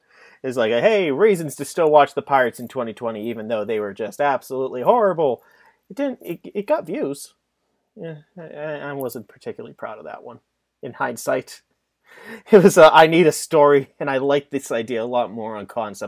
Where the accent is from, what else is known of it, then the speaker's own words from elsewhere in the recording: Pittsburgh, Pennsylvania, United States; I grew up in Pittsburgh in the early 2000s.